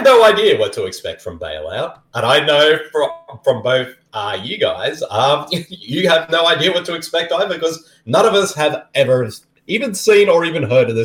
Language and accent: English; Texas, United States; accent: Boston; I'm from Texas and I got a Boston accent.